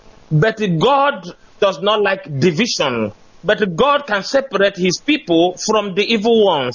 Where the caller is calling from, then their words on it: Sicily, Italy; English is a second language; I am calling from Italy.